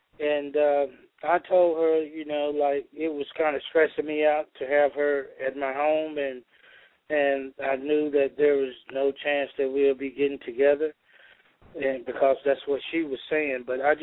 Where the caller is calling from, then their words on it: Georgia, United States; I'm calling out of Georgia.